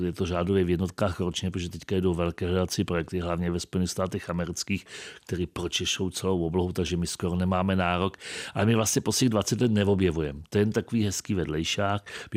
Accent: Černovice, Vysočina Region, Czechia; also born or lived in Počátky; Tam jsem se narodil a vyrůstal jsem v Černovicích u Tábora. A což bývalo v té době jižní Čechy, teďka to je nezodpovědně Vysočina.

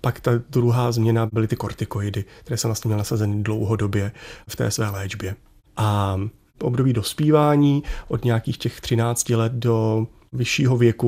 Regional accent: Kolín, Central Bohemian Region, Czechia; jsem byl z Kolína, kde jsem vyrůstal

